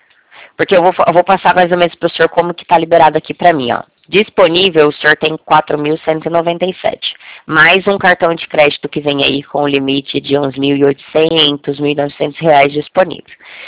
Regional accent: Americana, São Paulo, Brazil; Eu sou de Americana, São Paulo.

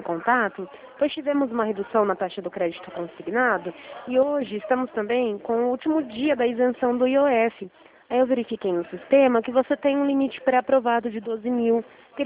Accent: São Paulo, Brazil; interior de São Paulo.

